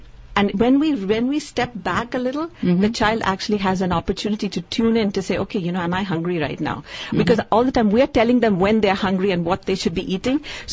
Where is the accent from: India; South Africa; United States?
India; it's very hard as an Indian, especially as an Indian parent, to remove from this whole.